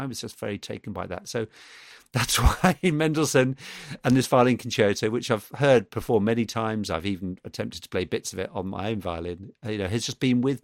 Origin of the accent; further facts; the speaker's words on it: Bedford, East of England, United Kingdom; I was living in Bedford. I was born and brought up there. I was at school there. That was my hometown, the centre of my universe. Bedford's a market town 50 miles north of London.